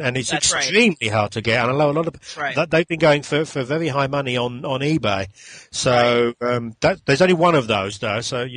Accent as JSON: {"language": "English", "country": "United States", "said": "I'm American, so, you know."}